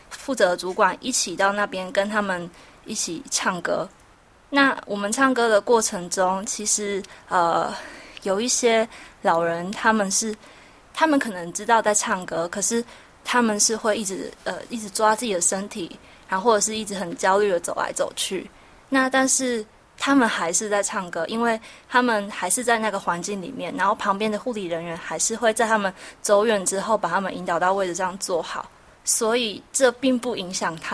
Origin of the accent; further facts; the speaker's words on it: Taichung, Taiwan; 那我是台中人